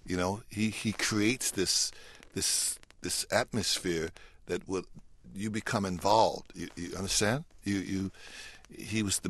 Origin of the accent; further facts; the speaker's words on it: United States; You know, I'm as American as apple pie, you know?